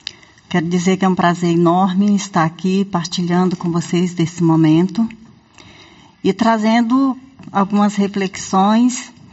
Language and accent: Portuguese; Brazil; nós, que somos brasileiros, não sabemos até onde nós vamos chegar.